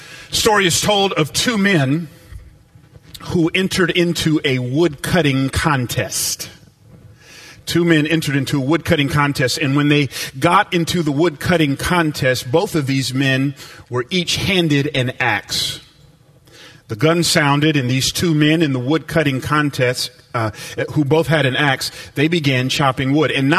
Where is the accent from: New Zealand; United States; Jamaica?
United States; Atlanta, Georgia; I grew up in Atlanta, Georgia, which is the buckle of the Bible Belt, and I went to something every summer called Vacation Bible School.